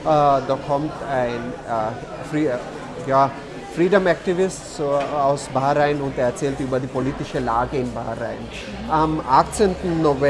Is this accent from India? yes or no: yes; India; German is a second language; now in Austria; Ich komme ja aus Indien und da kann ich sagen, die Frauenbewegung ist sehr stark.